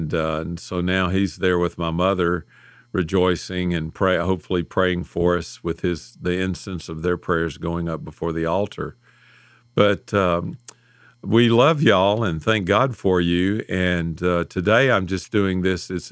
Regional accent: Memphis, Tennessee, United States; Of course, we're from Memphis.

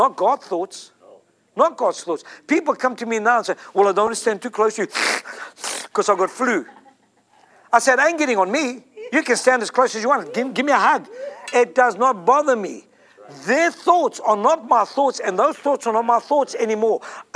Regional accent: South Africa; I was sick growing up in South Africa all the time.

